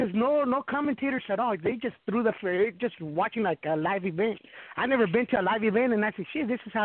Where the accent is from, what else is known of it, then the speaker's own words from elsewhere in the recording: Stockton, California, United States; No, I'm from Stockton.